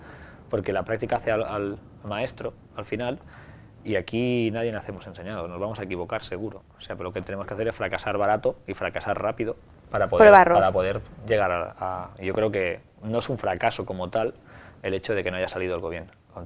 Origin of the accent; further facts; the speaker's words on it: Ibi, Valencian Community, Spain; Vengo de IBI. Vengo de un pueblo pequeño de Alicante, de la montaña de Alicante